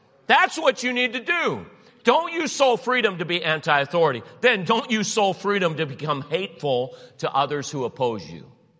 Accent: Cleveland, Ohio, United States; I grew up in Cleveland.

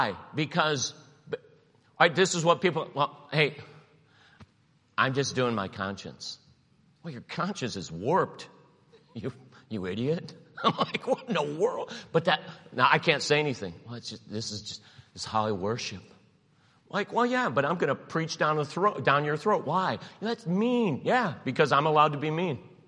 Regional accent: Cleveland, Ohio, United States; I grew up in Cleveland.

